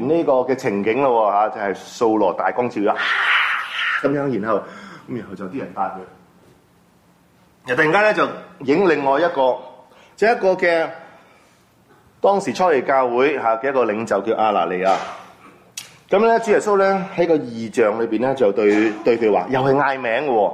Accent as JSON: {"language": "Cantonese", "town": "Taishan", "region": "Guangdong", "country": "China", "said": "我係台山人"}